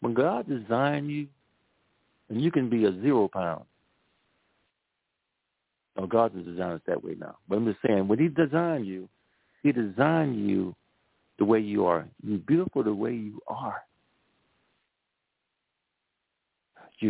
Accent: Louisiana, United States; I'm from Louisiana, so we love seasoned salt on the sashers, you know.

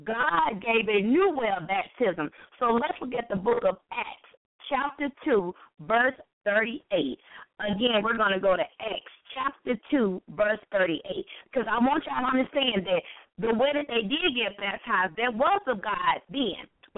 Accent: the South, United States; So I do talk fast because I am from the South

